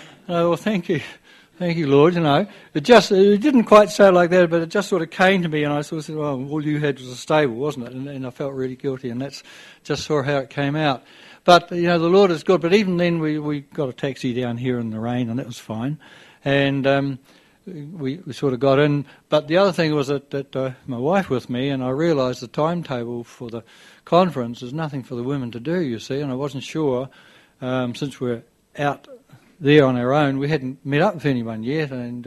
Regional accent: Christchurch, Canterbury, New Zealand; now in Wellington, New Zealand; I was born and bred in Christchurch, so I'm a bit of a renegade, gone away, but it's great to be back in the South Island.

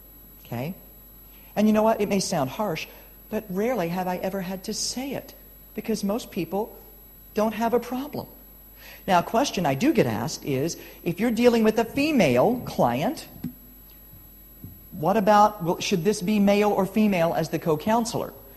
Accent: United States; I'm from America, land of litigation.

